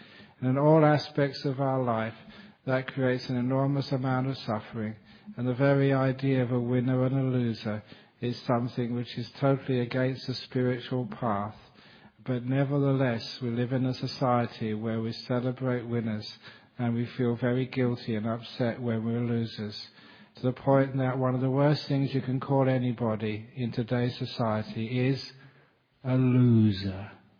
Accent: London, United Kingdom; born there; Even though I was born in London, I am totally innocent.

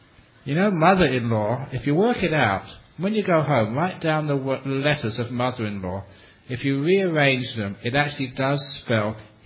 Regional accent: England, United Kingdom; I'm English.

